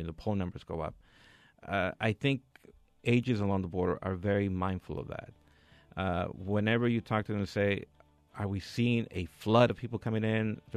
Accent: El Paso, Texas, United States; back in the day when I was growing up in El Paso

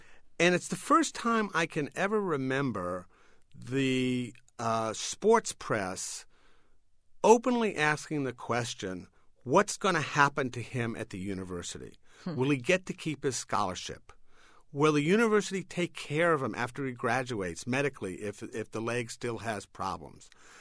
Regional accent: Providence, Rhode Island, United States; I grew up in Providence, Rhode Island, rooting for the Providence College Friars, which were the only game in town.

